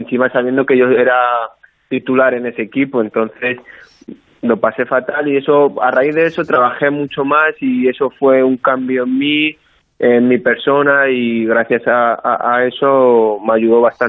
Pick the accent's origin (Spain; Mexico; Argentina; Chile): Spain; Madrid, Community of Madrid; born there; yo soy nacido en España, en Madrid, mi padre lleva muchísimos años en Madrid, uh-huh, en España. Y sí, todos mis hermanos también han nacido en Madrid.